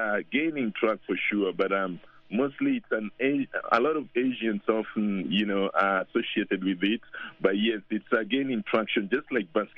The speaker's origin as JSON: {"language": "English", "country": "Kenya", "said": "I went to Kenya, I'm Kenyan myself"}